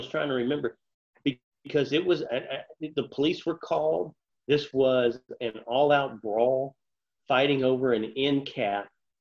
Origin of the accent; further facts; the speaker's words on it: the South, United States; And I grew up in the South, as you did